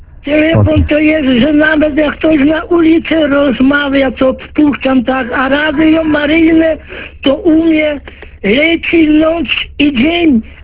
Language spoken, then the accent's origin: Polish; Buchach, Ternopil Oblast, Ukraine; now in Poland; No ja pochodzę, rodem z Winogród, Buczacz, Tarnopol, a mieszkam teraz tutaj na zachodzie